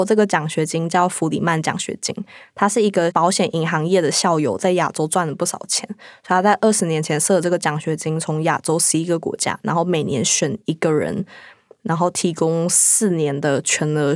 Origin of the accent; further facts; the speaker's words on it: Taiwan; moved away as an adult; 那我在太平盛世的台湾长大